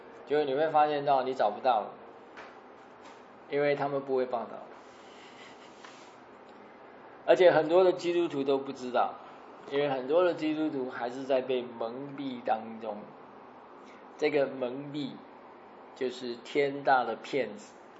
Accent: United States; 我们美国人不可以再让川普再当四年总统

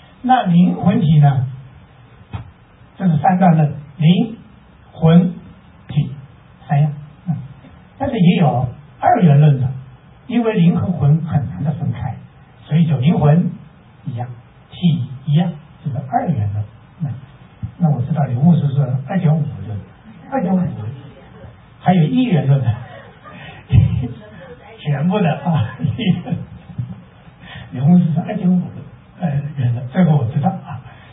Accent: China; 我们中国人有句话，你听到没有？你这当耳旁风啊！

